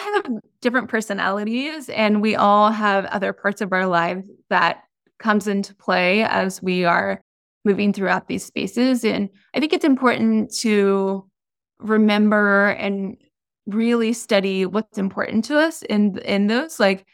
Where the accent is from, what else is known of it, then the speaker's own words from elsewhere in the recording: Texas, United States; moved away as an adult; also born or lived in New York; now in Los Angeles, United States; Since I was originally from Texas, after many years, I could not mentally and physically handle the winters there.